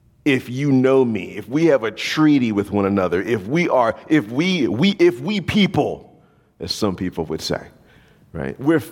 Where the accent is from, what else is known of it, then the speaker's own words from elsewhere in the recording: New Orleans, Louisiana, United States; Where I'm from the South, of course. I'm from Louisiana, more particularly New Orleans.